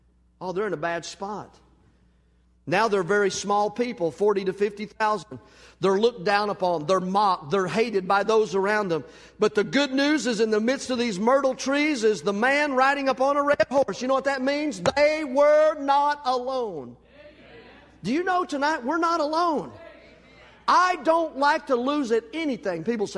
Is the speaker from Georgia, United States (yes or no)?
no; Tennessee, United States; I'm from Tennessee, and when we talk about oak, we talk about the mighty oak tree.